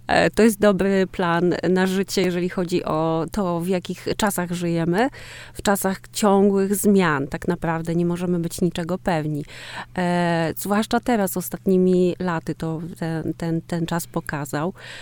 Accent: Gdańsk, Pomeranian Voivodeship, Poland; also born or lived in France / Ireland; now in Łukta, Poland; Mieszkałam we Francji przez kilka lat, mieszkałam w Irlandii przez kilka lat. W ogóle to jestem z Gdańska, jestem gdańszczanką. A teraz mieszkam tutaj pod Olsztynem w gminie Łukta i jest mi bardzo dobrze i praktycznie mieszkam w lesie.

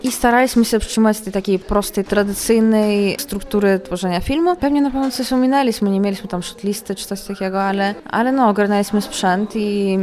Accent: Vilnius, Vilnius County, Lithuania; Cała strona z mojej mamy, to my jesteśmy Polakami z Wilna. Od wielu, wielu lat, od wielu pokoleń mieszkamy w okolicach Wilna

